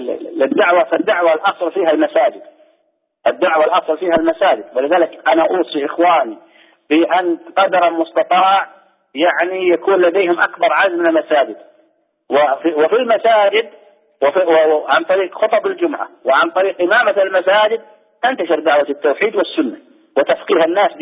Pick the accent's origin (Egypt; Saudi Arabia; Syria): Saudi Arabia; عندنا في السعودية